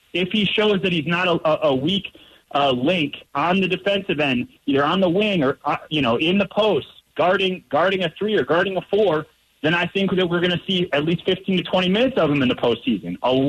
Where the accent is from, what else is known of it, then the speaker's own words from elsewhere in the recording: Cleveland, Ohio, United States; I don't know if you know this. I'm from Cleveland.